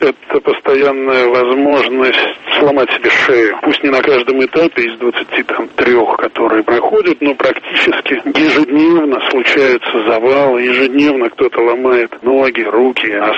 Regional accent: Russia; я вот из России, что я же спортивный журналист и еду на тур

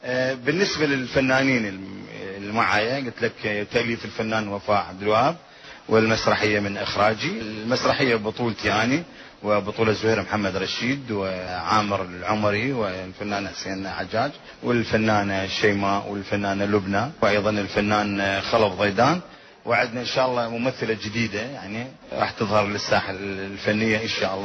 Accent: Iraq; moved away; وأنا أناشد بلدي العراق

